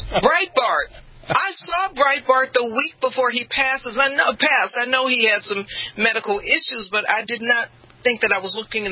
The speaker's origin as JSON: {"language": "English", "town": "Los Angeles", "region": "California", "country": "United States", "said": "I'm from the hood. For your listeners who don't know my background, I come from South Central L.A."}